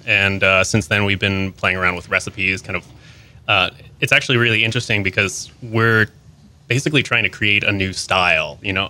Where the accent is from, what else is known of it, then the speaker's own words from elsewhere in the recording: Philadelphia, Pennsylvania, United States; The option I could do New York, my hometown, which is Philly